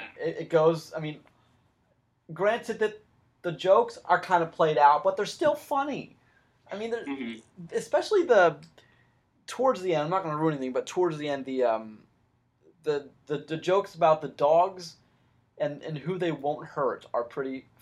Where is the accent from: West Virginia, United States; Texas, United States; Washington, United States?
West Virginia, United States; But like, I felt this pride that I should have definitely like shown that I'm from West Virginia.